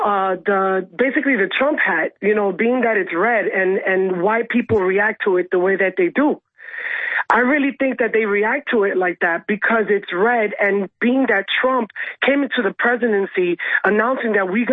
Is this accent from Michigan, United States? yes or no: no; New York City, New York, United States; As a New Yorker, if I was there, Roger himself would have been like, calm down